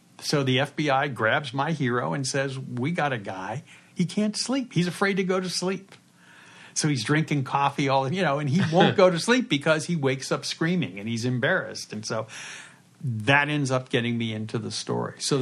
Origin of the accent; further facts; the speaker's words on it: Pittsburgh, Pennsylvania, United States; Writing about how Pittsburgh has changed since I was a kid.